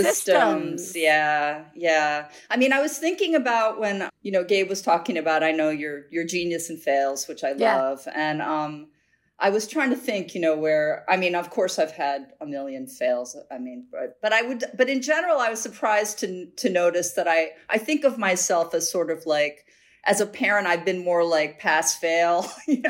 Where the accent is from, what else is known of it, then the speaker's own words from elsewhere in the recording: Midwest, United States; I grew up in the Midwest